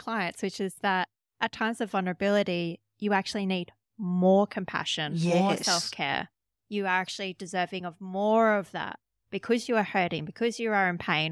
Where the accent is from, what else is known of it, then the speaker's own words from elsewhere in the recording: Australia; first language English; as a native English speaker who has grown up in Australia, English is my first language